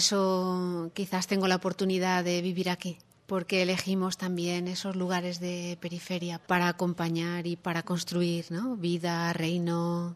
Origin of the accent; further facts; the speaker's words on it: Spain; y bueno, soy de España.